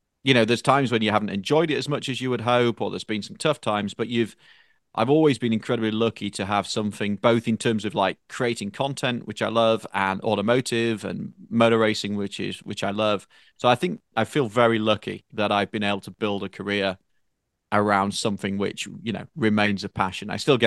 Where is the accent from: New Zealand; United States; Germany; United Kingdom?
United Kingdom; England; where I grew up in Northern England in particular, people didn't like you to succeed